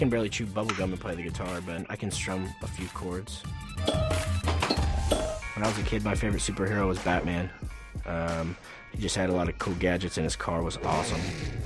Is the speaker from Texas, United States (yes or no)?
yes; Houston, Texas, United States; I'm from Houston, not like West Texas.